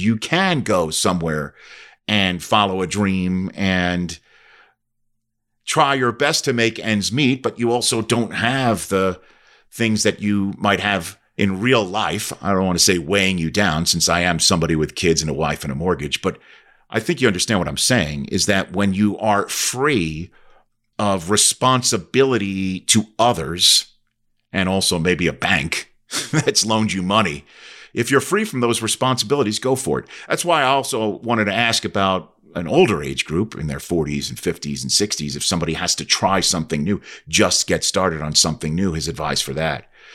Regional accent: Staten Island, New York, United States; now in Redding, United States; I'm from Staten Island, New York, the home of the world's largest landfill that's now been closed. So the mountains I grew up around were made of garbage, literally.

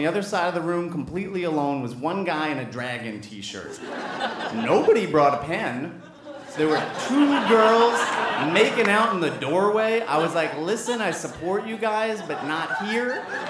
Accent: Long Island, New York, United States; I grew up on Long Island, and I would go to the comedy club behind the McDonald's across the street from the airport.

